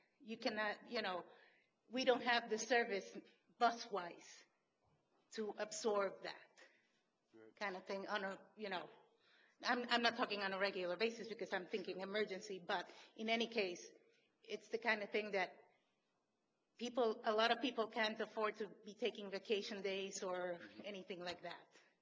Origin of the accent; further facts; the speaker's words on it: Virginia, United States; since I'm from Arlington County